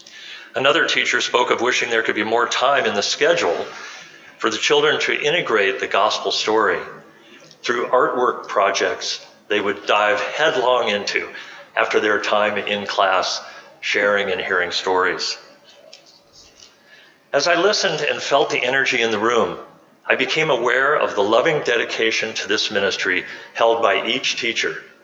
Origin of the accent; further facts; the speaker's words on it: Pacific Palisades, California, United States; full of memories of attending St. Matthew's Parish School Kindergarten and later Sunday School in my hometown of Pacific Palisades, about 80 miles down the road.